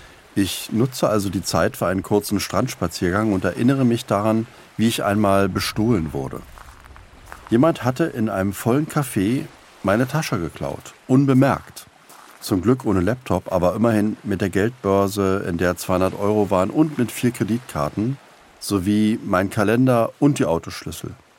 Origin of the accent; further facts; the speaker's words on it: Germany; Ich komme ja aus der DDR, also bin ja kommunistisch aufgewachsen, das kann man so sagen.